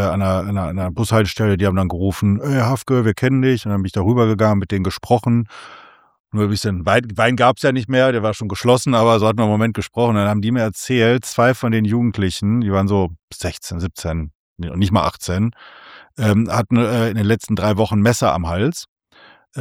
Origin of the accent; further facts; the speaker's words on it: Wuppertal, North Rhine-Westphalia, Germany; ich komme aus Wuppertal, zählt ja in Deutschland zu einer Großstadt